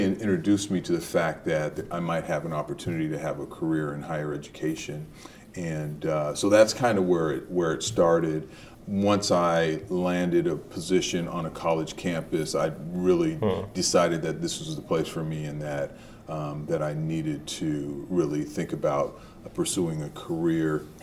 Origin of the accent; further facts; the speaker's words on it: Seattle, Washington, United States; Well, first and foremost, I'm from Seattle.